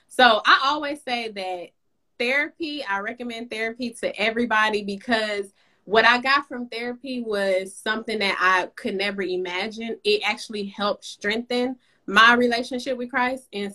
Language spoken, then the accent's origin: English; Texas, United States; I'm from Southeast Texas. I can't give up crawfish.